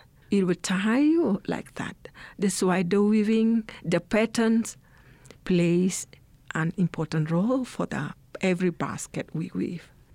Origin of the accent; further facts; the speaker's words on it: Sarawak, Malaysia; I'm from the Iban ethnic, and I'm from Malaysia, Borneo.